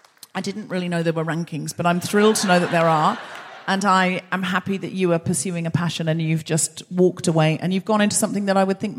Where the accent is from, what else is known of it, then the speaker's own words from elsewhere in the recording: Australia; I'm from Australia